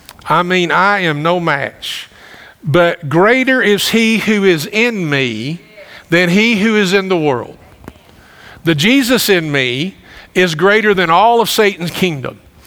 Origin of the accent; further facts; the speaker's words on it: Campbellsville, Kentucky, United States; In fact, people go, we're from Campbellsville, but people go, well, we went through your hometown the other day.